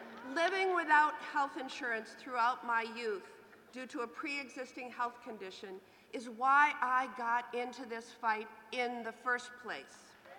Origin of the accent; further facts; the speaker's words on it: Madison, Wisconsin, United States; to be in my hometown of Madison, Wisconsin